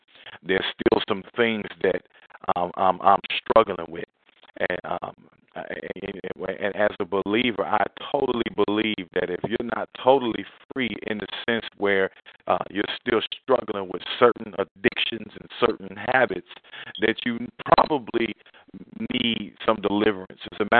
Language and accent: English; Midwest, United States; I come from the Midwest